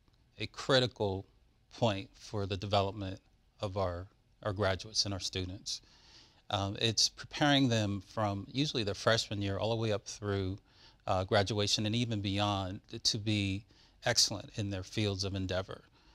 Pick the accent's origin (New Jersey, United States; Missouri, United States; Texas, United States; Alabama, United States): New Jersey, United States; Princeton; It was interesting. I grew up in a section of Princeton that was referred to as the Witherspoon Corridor, or Black Princeton.